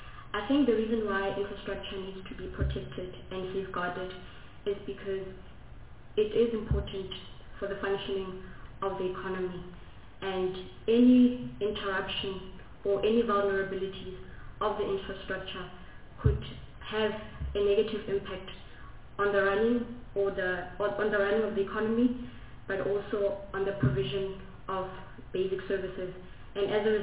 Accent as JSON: {"language": "English", "region": "North West", "country": "South Africa", "said": "Northwest."}